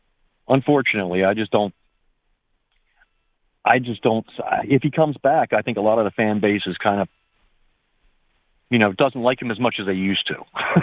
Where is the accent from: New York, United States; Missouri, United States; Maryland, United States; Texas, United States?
Maryland, United States; Baltimore; First things, I'm from Baltimore. I've been a Baltimore Colts fan.